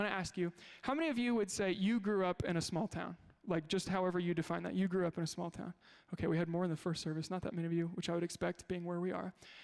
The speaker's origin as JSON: {"language": "English", "region": "Illinois", "country": "United States", "said": "Well, I'm from here, actually, but you know, we live in Chicagoland, whatever."}